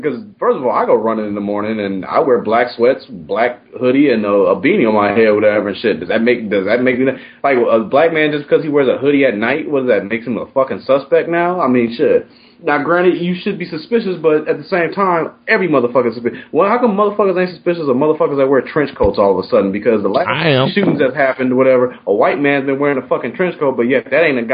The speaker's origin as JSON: {"language": "English", "town": "Compton", "region": "California", "country": "United States", "tie": "born or raised there", "said": "I don't know if it's the growing up in Compton thing or whatever and shit, and that you didn't want to look like a bitch."}